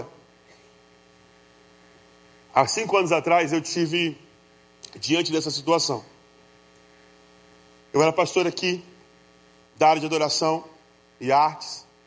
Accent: Ariquemes, Rondônia, Brazil; voltar para a minha cidade natal, interior de Rondônia. Lugar que vocês acham que só tem bicho, onça, né? O pessoal acha que só tem onça lá. Aí passa no Jornal Nacional que tinha uma onça passeando no meio da cidade lá, da minha cidade, de Ariquemes lá.

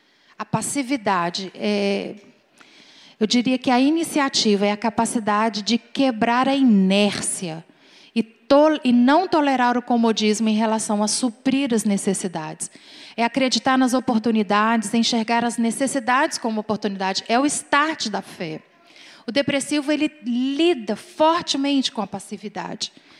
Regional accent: Minas Gerais, Brazil; eu vivo numa igreja completamente diferente da que nós fomos criados lá em Minas Gerais.

